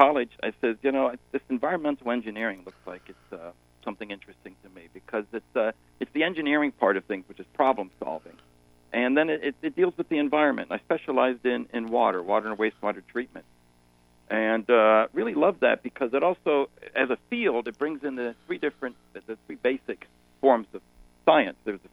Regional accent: Pennsylvania, United States; You know, Bob, I grew up in Pennsylvania, and I spent a lot of weekends hiking, backpacking, and camping up in the Appalachian Mountains

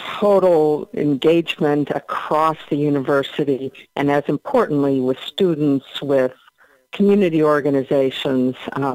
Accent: Erie, Pennsylvania, United States; So I would go back even before 1975 and say I grew up in Erie, Pennsylvania.

